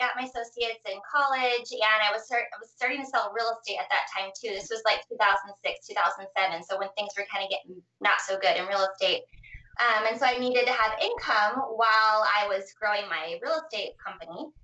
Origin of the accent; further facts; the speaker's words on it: Minnesota, United States; Yeah, so I grew up in Minnesota, and I started cleaning houses.